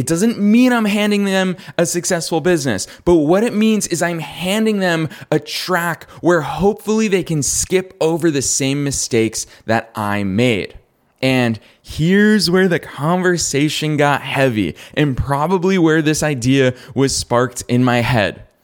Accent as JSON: {"language": "English", "region": "Massachusetts", "country": "United States", "tie": "born or raised there", "said": "So I went to college just outside of Boston, Massachusetts, really close to my hometown."}